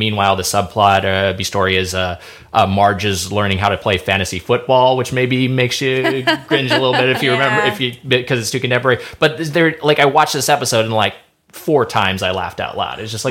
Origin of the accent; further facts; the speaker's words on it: Lakewood, California, United States; because I'm my hometown was Lakewood, California, which is right next to Long Beach